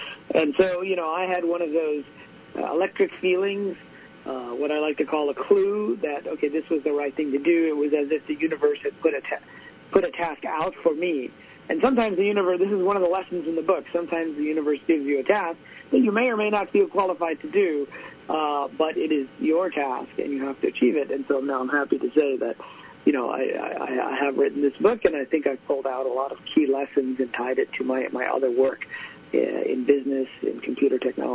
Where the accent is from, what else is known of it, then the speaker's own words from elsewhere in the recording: Pakistan; born there; I have a Muslim name because I grew up in a Muslim family. I was born in Pakistan.